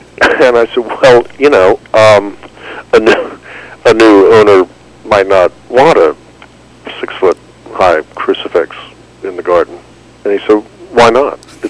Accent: Ireland; But I'm Irish, and we Irish sort of have a thing about the body

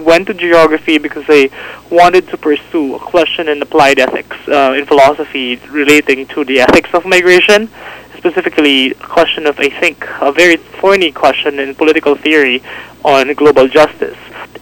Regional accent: Malolos, Bulacan, Philippines; I was born in Malolo City, the seat of the first Philippine Republic in the province of Bulacan in the Philippines. And yeah, I grew up there.

